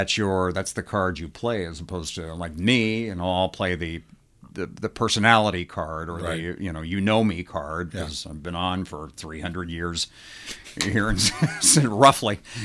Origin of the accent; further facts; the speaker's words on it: Indiana, United States; I grew up in Northeast Indiana, so I would watch the TV guys there.